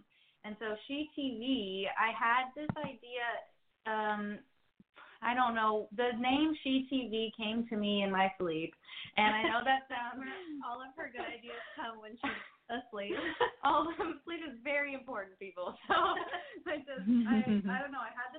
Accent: Anaheim, California, United States; Well, I grew up in Orange County in Anaheim, and like Meredith, I actually also went to an all-girls Catholic high school in Fullerton called Rosary.

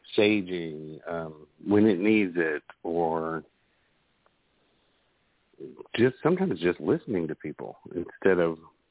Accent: Owensboro, Kentucky, United States; I grew up in Kentucky. I was born in Owensboro. All the family's in a little bitty town called Calhoun, which is near Owensboro, Hartford, around in there.

